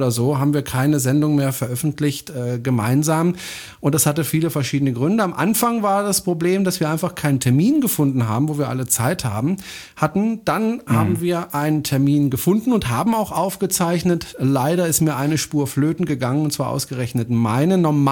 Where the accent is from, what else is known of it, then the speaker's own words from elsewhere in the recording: France; German is a second language; Ich bin Franzose